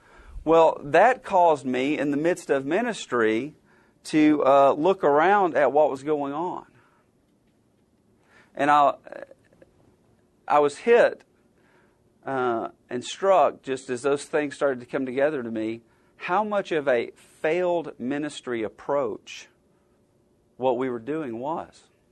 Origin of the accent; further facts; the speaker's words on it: Alabama, United States; And, you know, I grew up in Alabama. Football's king in Alabama.